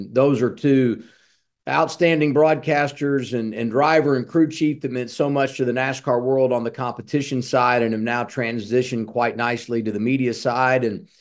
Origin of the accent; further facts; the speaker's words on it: Indianapolis, Indiana, United States; I grew up in Indianapolis, so when motorsports was happening and it was a part of my life, it was always IndyCar